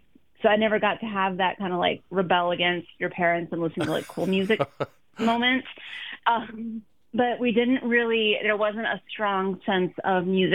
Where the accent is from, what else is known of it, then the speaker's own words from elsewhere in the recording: Colorado, United States; now in Austin, United States; I had been living in Colorado after I grew up in Colorado, but I'd gone back after college and knew I wanted to be someplace a little bit warmer